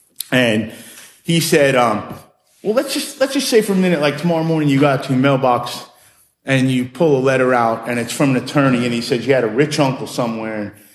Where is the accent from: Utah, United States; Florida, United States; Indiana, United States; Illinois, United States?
Florida, United States; Coral Springs; You know, I'm from Coral Springs.